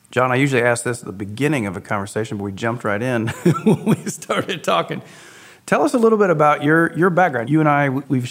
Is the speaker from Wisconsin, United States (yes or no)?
no; Hinesville, Georgia, United States; I grew up in Hinesville, just south of Savannah, and I thought I was growing up in a small town